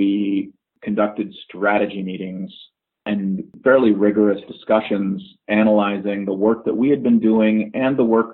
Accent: Vancouver, British Columbia, Canada; I've lived in the Vancouver area for my whole life

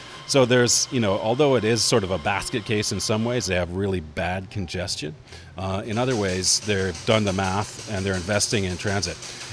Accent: Vancouver, British Columbia, Canada; also born or lived in Toronto; now in Montreal, Canada; Vancouver is interesting because it's a city I grew up in. I was born in Toronto. I've lived in Montreal for 15 years, but I spent half of my life in Vancouver.

